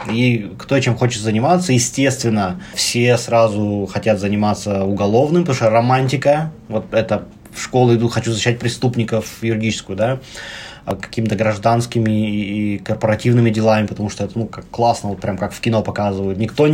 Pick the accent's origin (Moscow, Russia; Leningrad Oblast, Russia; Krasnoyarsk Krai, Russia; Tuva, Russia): Leningrad Oblast, Russia; Я из Санкт-Петербурга. Я закончил Суворовское военное училище. Я даже не Санкт-Петербург, из области.